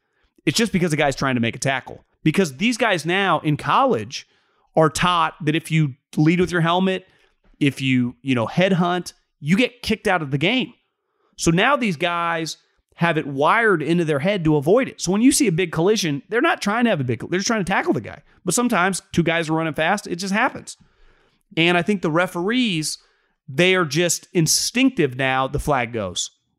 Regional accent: Australia; I'm from Australia

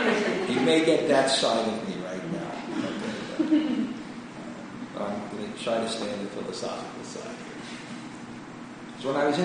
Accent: Brooklyn, New York, United States; I grew up in Brooklyn.

